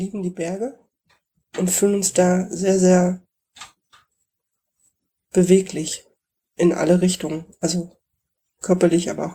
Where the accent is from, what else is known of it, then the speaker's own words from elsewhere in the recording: Germany; born there; Vor der Wende in der DDR geboren.